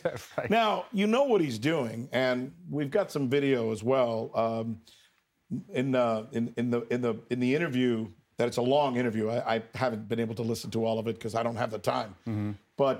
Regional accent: Miami, Florida, United States; I am from Miami, so I know a lot of people at the Miami Herald.

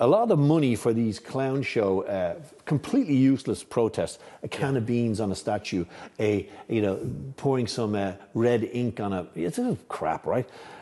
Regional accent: Ireland; Me being Irish and Al Sweeney here having Irish blood in his veins

